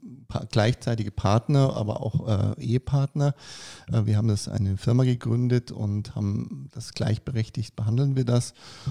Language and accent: German; Munich, Bavaria, Germany; Also ich bin Münchner, ja, aber meine Frau ist aus Berlin.